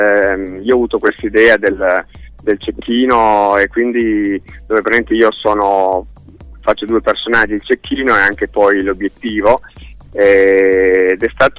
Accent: Turin, Piedmont, Italy; Ti dico, io sono di Torino, quindi comunque nord Italia

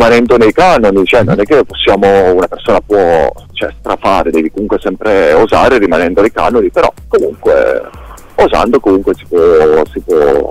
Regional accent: Abruzzo, Italy; noi siamo dei ragazzi che comunque veniamo dalla provincia di Pescara

